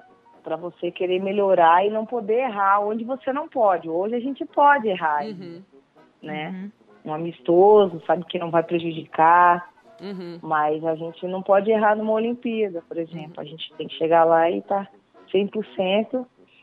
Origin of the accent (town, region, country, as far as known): South Region, Brazil; now in São Paulo, Brazil